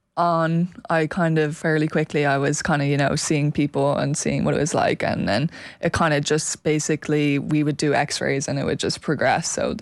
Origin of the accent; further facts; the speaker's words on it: Ireland; it is hard to believe as an Irish tennis player that you can make it as a professional player